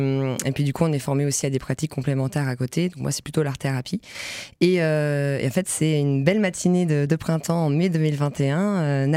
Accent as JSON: {"language": "French", "town": "Nancy", "region": "Grand Est", "country": "France", "said": "Moi, du coup, je suis de Nancy, je suis originaire de Lorraine de toute façon."}